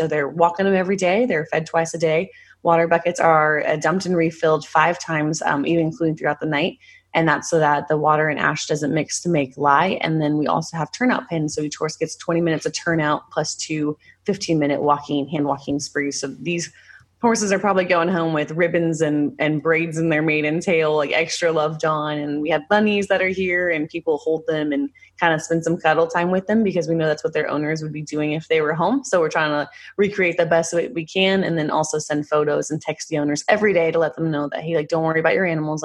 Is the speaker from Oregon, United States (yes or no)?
yes; Oregon, United States; it's going to be my hometown in Oregon.